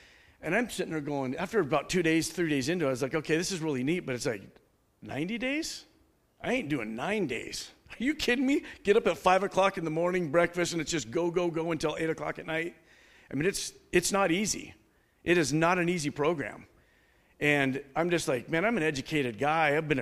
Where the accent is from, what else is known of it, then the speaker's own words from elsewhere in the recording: Spokane Valley, Washington, United States; I was born and raised in Spokane Valley, still have a house there, married, 4 kids.